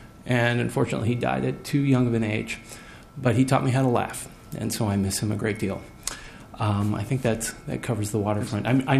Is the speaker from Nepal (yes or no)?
no; Sacramento, California, United States; also born or lived in East Coast; See, I grew up in Sacramento, California, lived on the East Coast for a number of years where I went to graduate school.